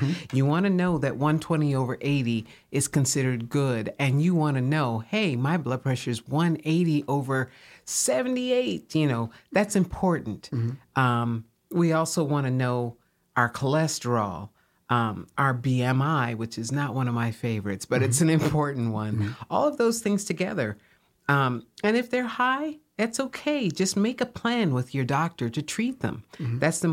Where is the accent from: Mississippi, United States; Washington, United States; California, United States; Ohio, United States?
Ohio, United States; But I am from Ohio.